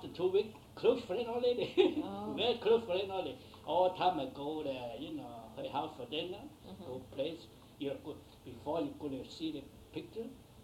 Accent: China; English is a second language; I come from China, I'm 14 years old.

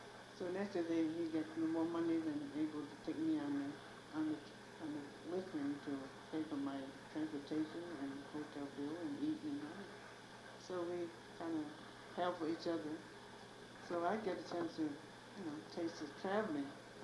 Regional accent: San Francisco, California, United States; born there; San Francisco. I was born in San Francisco.

